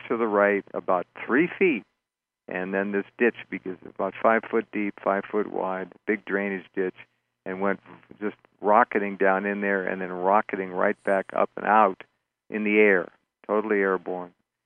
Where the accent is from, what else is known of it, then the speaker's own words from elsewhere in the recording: Los Angeles, California, United States; also born or lived in Santa Barbara; I grew up in Los Angeles area, basically, and when I was 17, I moved up to Santa Barbara